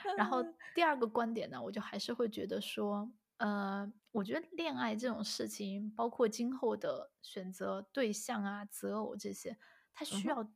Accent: Chengdu, Sichuan, China; 小谭豆花就是我们成都人都知道

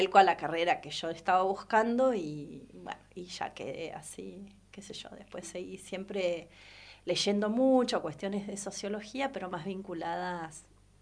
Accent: Bonifacio, Buenos Aires Province, Argentina; born there; also born or lived in Henderson / Salazar / La Plata; Yo fui una migrante toda mi vida desde que nací. Nací en Bonifacio, Laguna Encina, partido de Guaminí, cerca de Pigüé, Bahía. Está a 200 y pico kilómetros también de Bahía, pero provincia de Buenos Aires.

